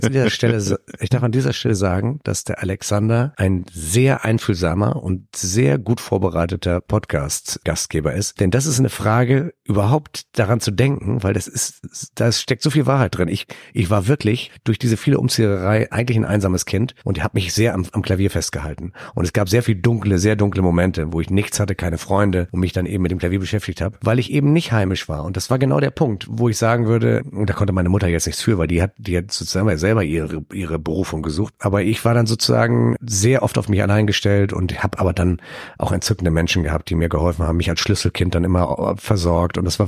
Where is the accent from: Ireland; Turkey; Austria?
Turkey; Çok kalabalık, würde man sagen, als Türke.